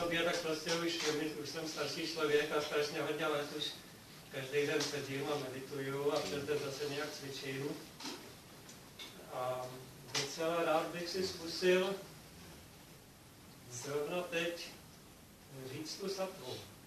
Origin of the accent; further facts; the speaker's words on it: Prague, Czechia; a pocházím z Prahy, žiju v Praze